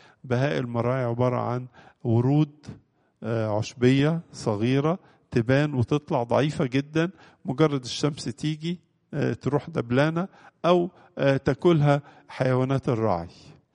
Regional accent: Egypt; إن بلادنا مصر بالذات

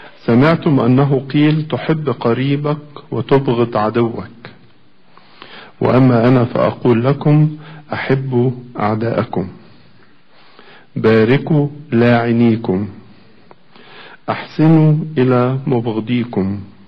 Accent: Egypt; احنا كمصريين

